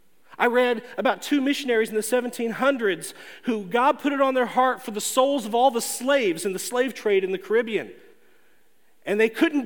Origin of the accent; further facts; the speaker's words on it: United States; you know, growing up in America as a Christian, you know, there's not been much preparation done within the church that I've seen for this part of the Christian walk.